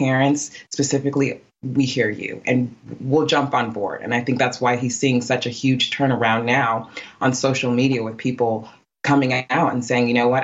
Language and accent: English; Iowa, United States; You know, I'm from Iowa.